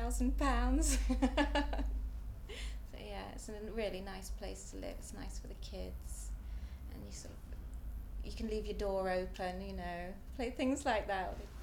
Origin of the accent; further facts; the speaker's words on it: Wales, United Kingdom; I'm 40 and I come from the Rhondda in Wales.